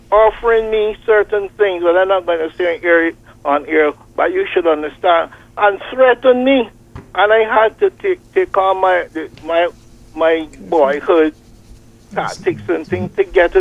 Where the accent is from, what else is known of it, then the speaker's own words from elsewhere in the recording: Barbados; when I was growing up in Barbados.